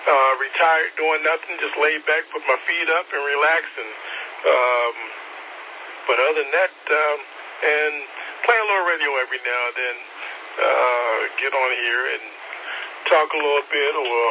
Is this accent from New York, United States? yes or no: no; Baltimore, Maryland, United States; now in Mills River, United States; Well, I've been here in North Carolina for about 7 years now. I came from Baltimore, moved to Charlotte, from Charlotte to Clyde, then from Clyde to Mills River